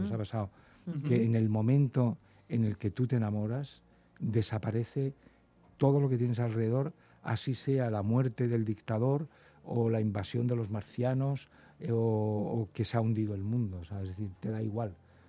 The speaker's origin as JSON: {"language": "Spanish", "region": "Castile and León", "country": "Spain", "said": "Soy un gran partidario del cocido madrileño, pero también diré, por mi tierra, del cocido maragato."}